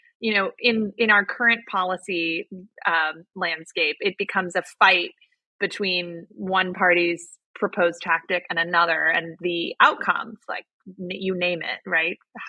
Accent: Arizona, United States; I grew up in Arizona, and people who are followers of election results know that last week in Arizona, my home state, was an absolute bloodbath.

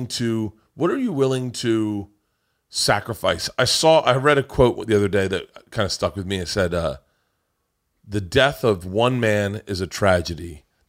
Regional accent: Florida, United States; and I think growing up in Florida, I think maybe I, because in Florida, at the end of the night, that's where everyone went.

